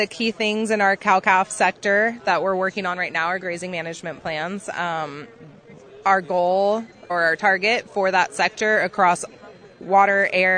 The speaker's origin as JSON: {"language": "English", "town": "San Diego", "region": "California", "country": "United States", "tie": "born or raised there", "said": "I grew up in San Diego."}